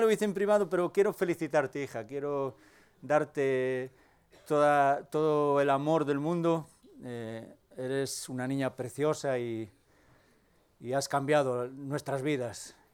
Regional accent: Muros, Galicia, Spain; yo soy de Muros

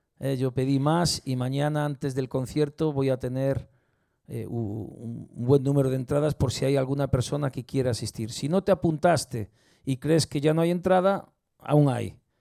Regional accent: Santiago de Compostela, Galicia, Spain; Los que somos de Santiago no tenemos duda de dónde es.

